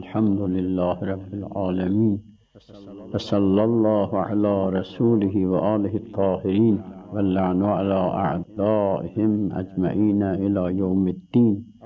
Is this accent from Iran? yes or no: yes; Mianeh, East Azerbaijan, Iran; now in Qom, Iran; Mən Miyanalıyam … … və müqəddimatı Miyanada Əsatid Üləmanın məhzərində oxumuşam.